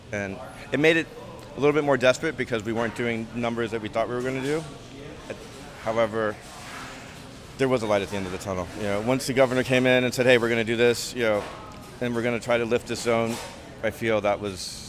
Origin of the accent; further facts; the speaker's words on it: Miami, Florida, United States; I'm from Miami. Being from Miami, this is a unique, vibrant, culturally rich area